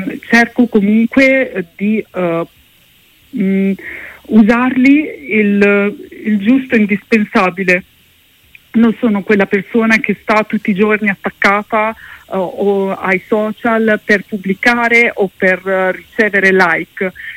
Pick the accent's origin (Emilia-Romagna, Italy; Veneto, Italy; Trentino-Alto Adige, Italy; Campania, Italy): Emilia-Romagna, Italy; Bologna; essendo bolognese, perché li mangio tutti i giorni